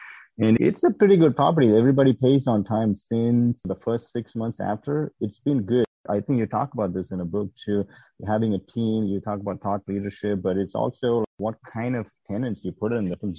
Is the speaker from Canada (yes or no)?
no; India; now in United States; we grew up together in India